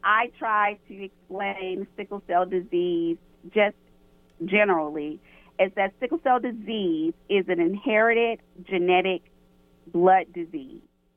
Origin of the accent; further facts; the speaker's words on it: Chicago, Illinois, United States; moved away; I am originally from Chicago, and I came to Oklahoma to go to school.